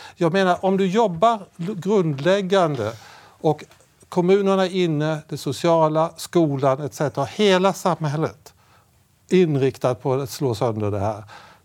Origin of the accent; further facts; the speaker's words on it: Södertälje, Stockholm County, Sweden; Jag skulle vilja berätta en lite mer positiv bit från min hemstad Södertälje.